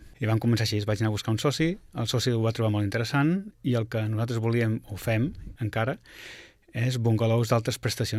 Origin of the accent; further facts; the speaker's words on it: Girona, Catalonia, Spain; born there; Soc nascut a Girona i sóc arquitecte.